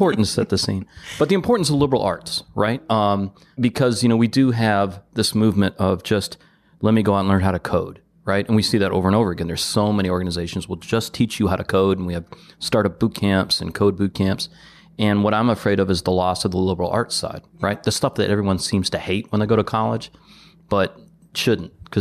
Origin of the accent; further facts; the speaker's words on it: Detroit, Michigan, United States; I'm from Detroit, so nothing wrong